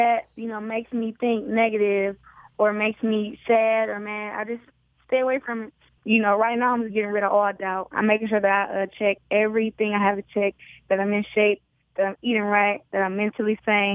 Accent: Flint, Michigan, United States; Of course, I'm from Flint, and we have a high murder rate, but there's a lot of talent, and there's a lot of great people here in the city of Flint, Michigan.

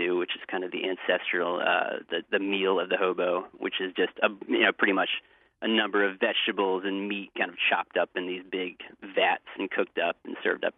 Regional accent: North Carolina, United States; I went through my home state of North Carolina

